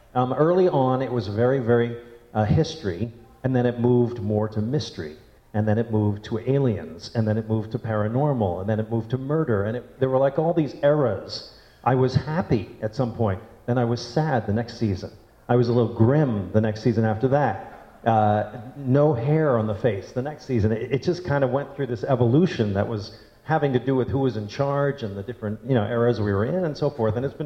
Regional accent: Pennsylvania, United States; Outside of Philadelphia.

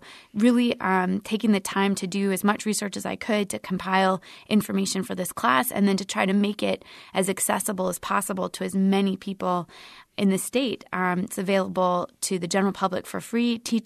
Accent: Des Moines, Iowa, United States; One was I had moved back to Iowa last year after being away for

